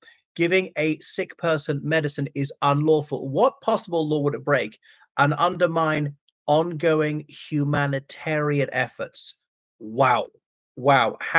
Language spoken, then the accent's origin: English; Ireland